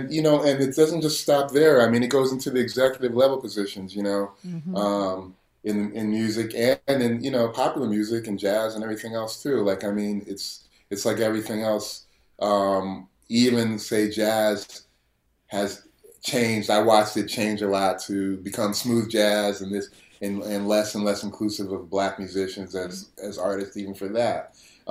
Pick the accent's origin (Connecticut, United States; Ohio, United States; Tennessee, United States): Connecticut, United States; Guilford; because I grew up in Guilford, Connecticut. So I was in a 99% white town where my father was a school principal.